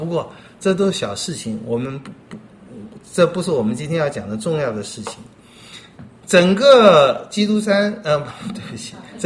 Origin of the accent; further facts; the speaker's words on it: Taiwan; 我们台湾人最懂这个了